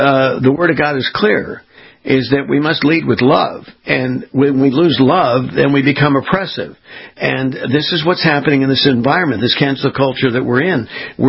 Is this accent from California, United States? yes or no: yes; California, United States; I'm being from Southern California, there's a gentleman there who has a program called the Election Forum.